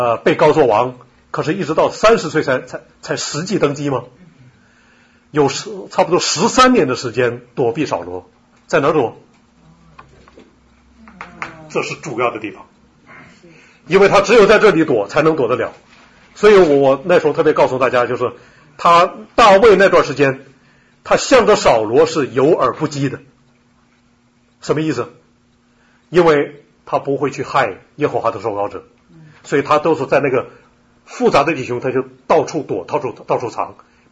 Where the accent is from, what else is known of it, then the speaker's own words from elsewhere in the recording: Northeast China, China; 我是从东北平原来的，那平原那个浩瀚，那个美丽，一踩一脚地都出油的。